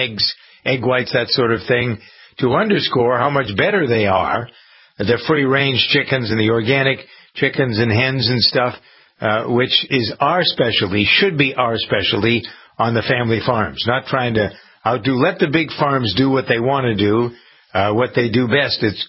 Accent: Massachusetts, United States; I noticed in my home state of Massachusetts this past week

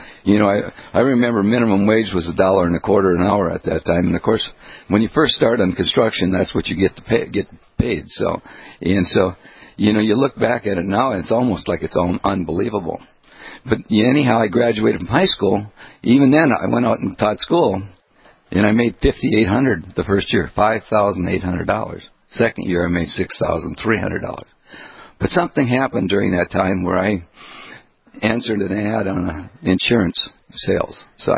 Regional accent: Daisy, North Dakota, United States; I grew up in Daisy, North Dakota, we had a family of six children, and my dad and my mom

